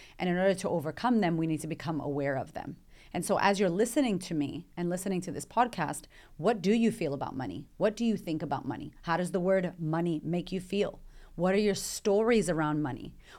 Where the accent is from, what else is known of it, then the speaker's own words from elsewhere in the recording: United States; now in Australia; But here in Australia, which is a super rich country, and like as an American, I'm like, Australia's rich.